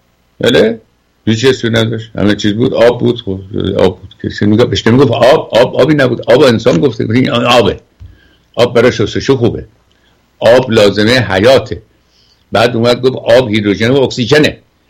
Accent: Iran; moved away; چون من از ایران که اومدم 45 سال بود

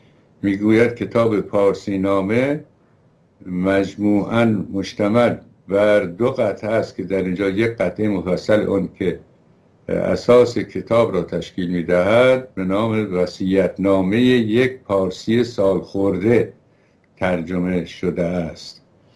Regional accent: Iran; ما ایرانی هستیم، جای دیگری نداریم برویم

